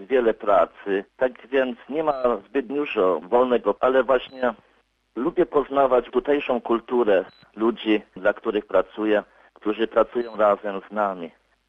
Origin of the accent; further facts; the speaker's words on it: Zuzowy, Łódź Voivodeship, Poland; now in South Africa; Pochodzę z diecezji radomskiej, z parafii Przedbórz, wioska Zuzowy, gdzie wychowywałem się, chodziłem do szkoły i wzrastałem.